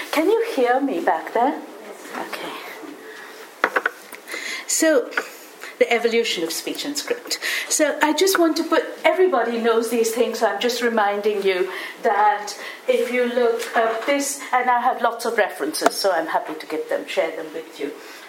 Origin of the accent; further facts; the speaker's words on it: India; So I'll try to do my best to begin, because I've lots, you know, I'm Indian, and thousands of things crowd into my mind every time I want to speak.